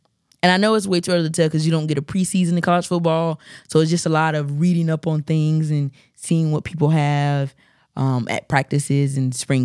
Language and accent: English; South Carolina, United States; Because I am from South Carolina, but I don't root for Clemson nor South Carolina.